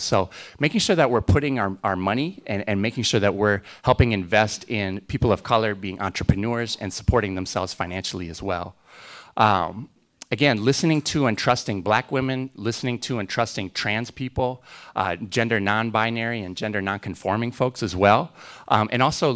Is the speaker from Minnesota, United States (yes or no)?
yes; Minnesota, United States; now in Madison, United States; I'm a transplant from Minnesota. I actually came here to UW-Madison. I graduated here in 2013.